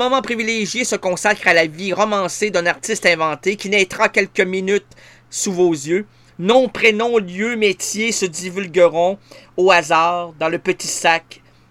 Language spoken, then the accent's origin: French; Quebec, Canada; on vient de partouze aussi, on vient de Québec